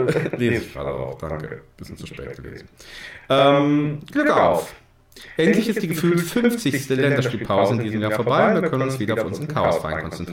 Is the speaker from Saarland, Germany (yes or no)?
no; Warburg, North Rhine-Westphalia, Germany; Der Kapitän von Hamburg, Sebastian Schonlau, kommt aus meiner Heimat Warburg